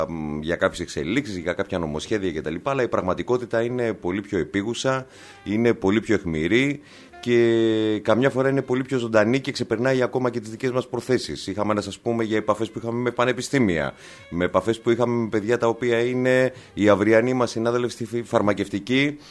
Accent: South Aegean, Greece; κάπου έχω μάθει ότι γίνεται και στα μέρη μου, κάπου στα Δωδεκάνησα.

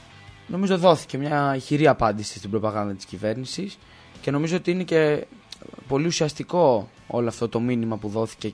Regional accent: Greece; το ξέρω και εγώ δηλαδή που είμαι από την Άξο

